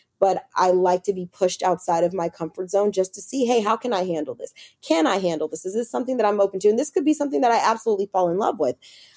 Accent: Los Angeles, California, United States; especially considering I'm a West Coast girl. I'm from Los Angeles. I've lived as south as San Diego.

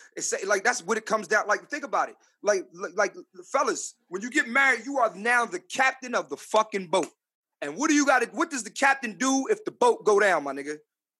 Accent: the North, United States; And that's being from up north.

